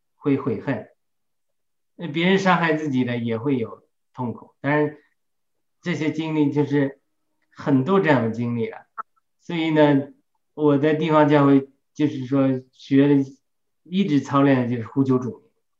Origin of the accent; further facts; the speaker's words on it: China; 就像我们中国人讲的投鼠忌器